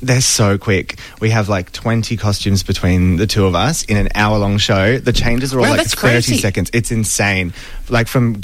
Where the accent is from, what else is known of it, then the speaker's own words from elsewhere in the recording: Adelaide, South Australia, Australia; Adelaide was particular favourite because that's my hometown.